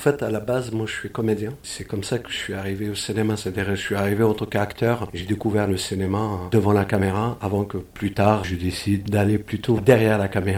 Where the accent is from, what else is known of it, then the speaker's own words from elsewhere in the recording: Algeria; J'ai fait l'école des arts dramatiques chorégraphiques en Algérie, parce que je suis algérien.